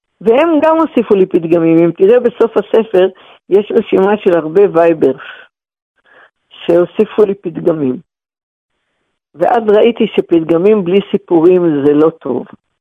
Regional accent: Jerusalem, Jerusalem District, Israel; אני גדלתי בירושלים במשפחה שלא דיברה איתי יידיש, אבל תמיד שילבה את הפתגמים היידישיים הרבה בעברית.

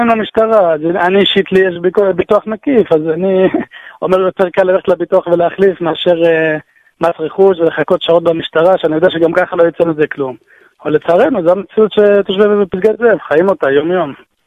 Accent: Kiryat Arba, West Bank, Palestine; now in Jerusalem, Israel; אני גרתי בתור ילד, גרתי בקרית ארבע.

